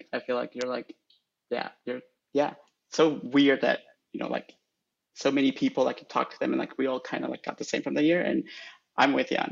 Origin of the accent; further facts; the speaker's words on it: Honduras; I'm from Honduras